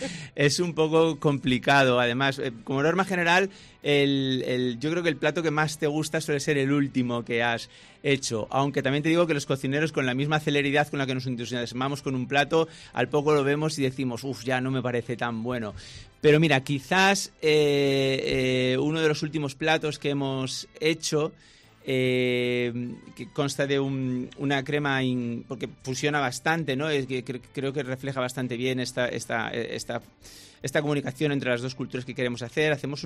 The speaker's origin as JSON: {"language": "Spanish", "region": "Valencian Community", "country": "Spain", "also_born_or_lived": "Japan", "said": "Soy español, valenciano, mediterráneo de nacimiento, pero mi patria de adopción cultural es Japón"}